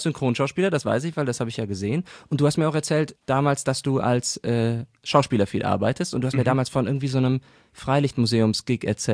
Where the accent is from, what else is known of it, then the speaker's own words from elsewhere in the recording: Cologne, North Rhine-Westphalia, Germany; In Ihrefeld hier und dann auch groß geworden in Ihrefeld.